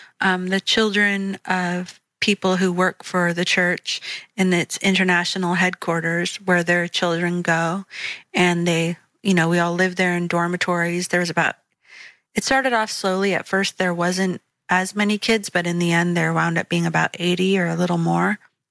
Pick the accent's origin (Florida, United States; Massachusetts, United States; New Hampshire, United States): New Hampshire, United States; born there; So I was born in New Hampshire, and at the time my parents had just built a new house and we were living there.